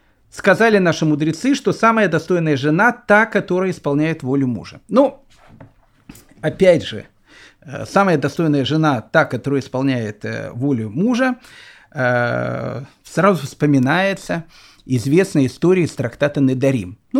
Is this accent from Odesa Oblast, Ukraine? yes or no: no; Kyiv, Ukraine; also born or lived in Australia; now in Israel; там я вырос в Киеве, моя жена выросла в Минске, встретились мы в Израиле.